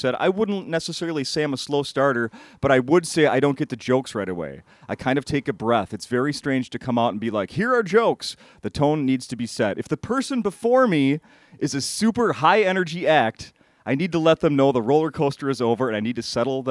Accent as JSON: {"language": "English", "region": "Minnesota", "country": "United States", "tie": "born or raised there", "said": "Born and raised in Minnesota, and turns out I actually like it just barely over the border."}